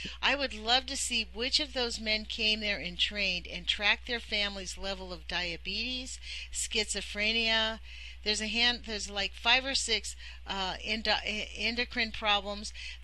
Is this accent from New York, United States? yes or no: no; Oregon, United States; because I'm from Oregon, I wanted to familiarize myself.